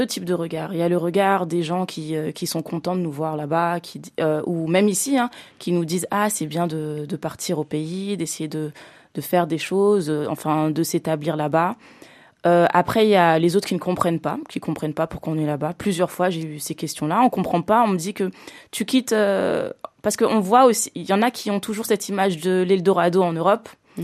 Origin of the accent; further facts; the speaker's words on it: Mali; je suis là-bas en tant que malienne. J'ai un contrat local, donc j'ai la double nationalité.